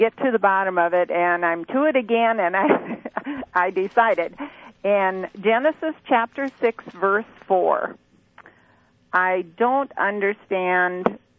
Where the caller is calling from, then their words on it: Nebraska, United States; Good morning. I'm calling you from Western Nebraska.